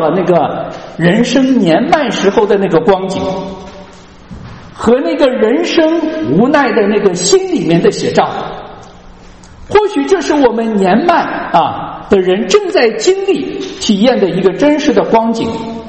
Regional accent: Henan, China; 我小的时候在河南的老家啊，我们家那个老房子就有一个石磨

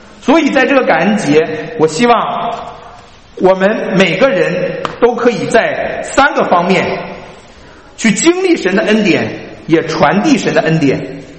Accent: China; now in United States; 我们今天在美国还平安还稳妥的这样的一个节气当中，我们有没有关心在世界的那一边我们故乡中国的新闻

